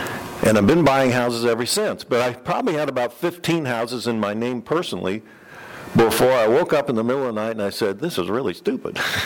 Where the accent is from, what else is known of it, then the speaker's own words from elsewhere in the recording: Champaign, Illinois, United States; I'm from Champaign, Illinois, and this is my second or third time at this event